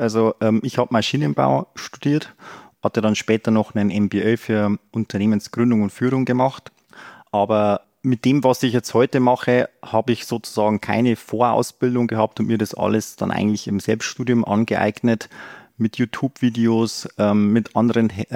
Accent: Bavaria, Germany; Also ich bin aus Bayern, Nähe Österreich.

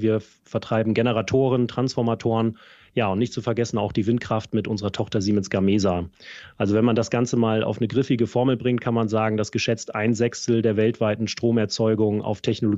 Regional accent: Oldenburg, Lower Saxony, Germany; ich bin Norddeutscher, habe meine Kindheit und Jugend in Oldenburg bei Bremen verbracht. Oldenburg in Oldenburg. Nicht zu verwechseln mit einem kleineren Oldenburg in Schleswig-Holstein.

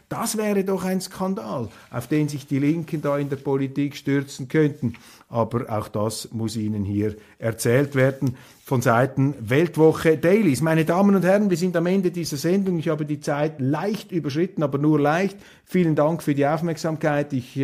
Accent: Switzerland; Darauf steuern wir zu und als Schweizer können wir diese Chance packen.

